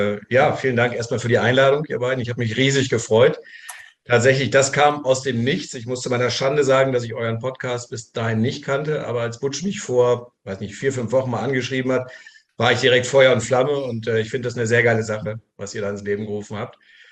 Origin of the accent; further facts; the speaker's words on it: Saarbrücken, Saarland, Germany; Ich komme aus Saarbrücken und im Saarland wurde schon so auch am Anfang, Mitte der 80er angefangen, Football zu spielen.